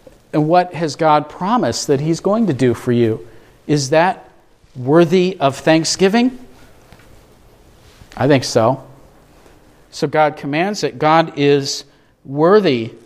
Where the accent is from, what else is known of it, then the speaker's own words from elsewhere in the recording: Peoria, Illinois, United States; met up with some friends there who came up from where I'm originally from Peoria